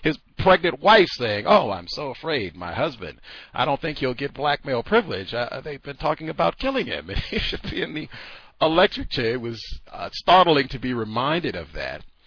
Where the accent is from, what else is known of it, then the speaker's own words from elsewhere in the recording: Virginia, United States; born there; I was supposed to see this because I've said I was born in Virginia, so, you know, the whole state of Virginia loves Michael Vick and watched his career.